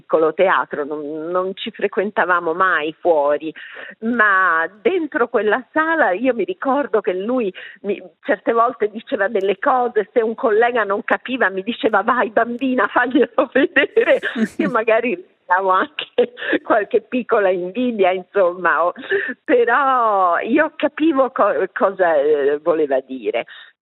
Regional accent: Tuscany, Italy; born there; una mamma tedesca, una nonna austriaca, una bisnonna ungherese, sono nata in Toscana

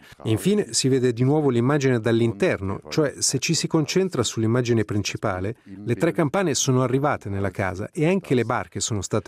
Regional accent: Zurich, Switzerland; moved away as an adult; io sono cresciuto in Svizzera sul lago di Zurigo e per tutta la mia infanzia ho avuto davanti agli occhi la silhouette di una montagna come questa. Mi sono poi trasferito a Londra per studiare arte e poi a Düsseldorf.

